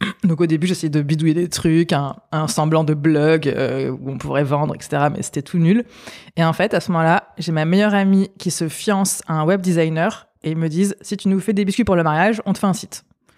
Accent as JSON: {"language": "French", "town": "Aix-en-Provence", "region": "Provence-Alpes-Côte d'Azur", "country": "France", "tie": "born or raised there", "said": "Donc j'ai grandi à côté d'Aix-en-Provence, où on est toujours."}